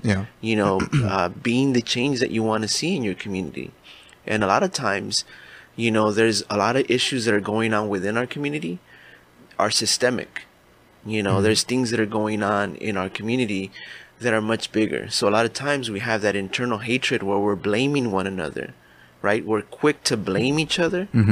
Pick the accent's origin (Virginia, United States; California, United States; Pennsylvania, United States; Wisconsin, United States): California, United States; Boyle Heights; I grew up in Boyle Heights. You know, if somebody from Boyle Heights moved to East LA, you're like, oh man, you're moving on up.